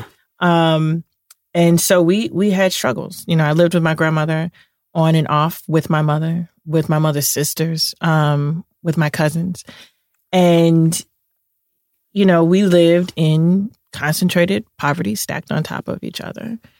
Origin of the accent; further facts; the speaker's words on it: Chicago, Illinois, United States; So I'm from Chicago. I grew up in the Cabrini-Green housing projects, made famous by good times of the 70s.